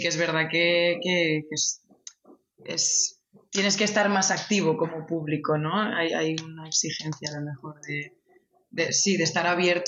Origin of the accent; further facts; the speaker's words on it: Villarreal, Valencian Community, Spain; pero las dos somos de Villarreal y hemos estudiado en Barcelona